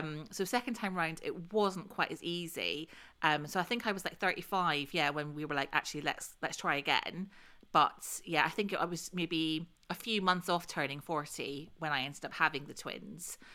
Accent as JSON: {"language": "English", "region": "Scotland", "country": "United Kingdom", "accent": "Scottish", "said": "Yeah, my accent definitely got stronger, as hers tends to when she's talking to someone who's Scottish. I suddenly got very Scottish talking to her."}